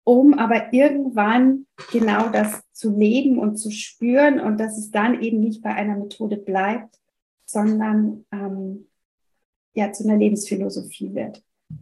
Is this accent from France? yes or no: yes; France; now in Germany; Ich komme ursprünglich aus Frankreich, bin aber schon inzwischen 30 Jahre in Deutschland, lebe am Chiemsee mit meiner Familie.